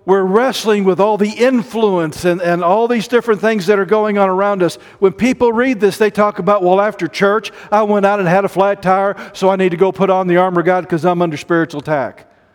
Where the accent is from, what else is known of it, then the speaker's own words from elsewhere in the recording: United States; And though even though I'm an American and I have a president, there's someone greater in my life than the president of the United States.